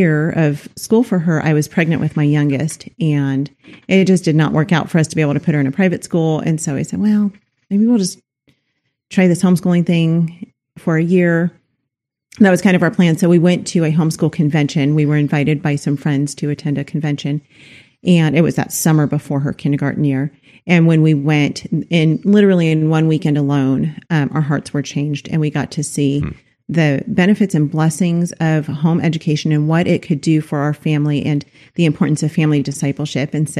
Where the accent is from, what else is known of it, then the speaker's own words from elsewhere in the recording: Los Angeles, California, United States; Well, we're from Los Angeles.